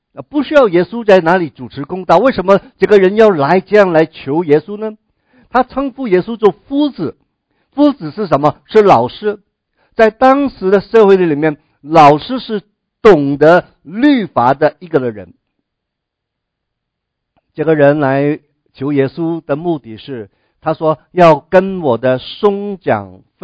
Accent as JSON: {"language": "Chinese", "country": "China", "said": "犹太人的文化习惯的里面跟我们中国人有点相似"}